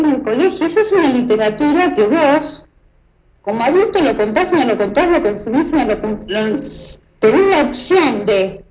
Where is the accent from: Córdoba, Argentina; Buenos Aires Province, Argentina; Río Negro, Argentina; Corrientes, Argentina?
Corrientes, Argentina; born there; Corrientes, a donde yo nací. Es una de las provincias, digamos, tropicales, con mucho calor